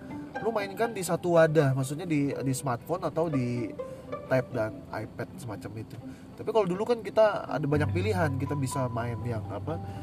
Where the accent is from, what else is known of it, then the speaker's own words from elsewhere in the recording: Sumatra, Indonesia; Aku kan besar di Sumatera, jadi permainannya kayak gitu, apa kasti.